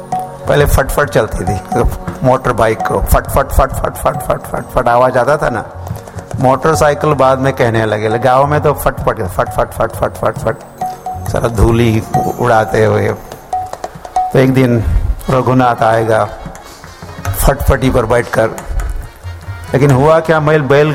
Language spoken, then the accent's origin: Hindi; Maharashtra, India; मेरे गांव में जन्म हुआ, महाराष्ट्र में